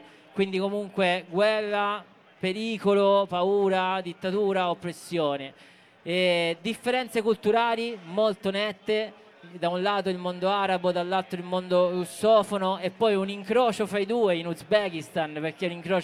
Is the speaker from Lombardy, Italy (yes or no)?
no; Catania, Sicily, Italy; io sono di Catania